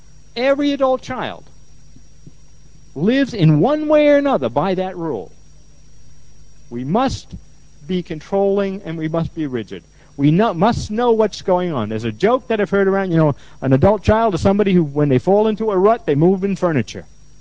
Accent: New York, United States; When I say denial, I'm from New York, people think I'm talking about a river in Africa.

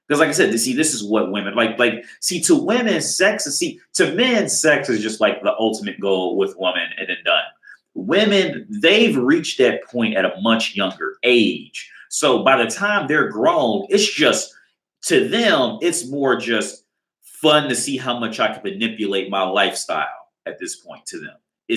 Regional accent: United States; now in Prague, Czechia; I live in Prague. I'm from America originally.

